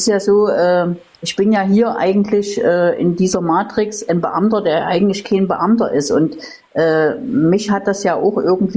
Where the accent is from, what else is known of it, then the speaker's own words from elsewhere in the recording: East Germany, Germany; Ich bin ja auch ein Ossi-Kind.